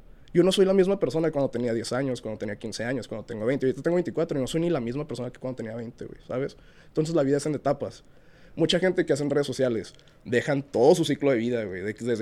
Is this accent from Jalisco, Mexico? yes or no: no; Tijuana, Baja California, Mexico; now in Ciudad Juárez, Mexico; yo vengo de Tijuana, güey. Cuando llegué aquí a Ciudad Juárez, fue algo totalmente nuevo para mí.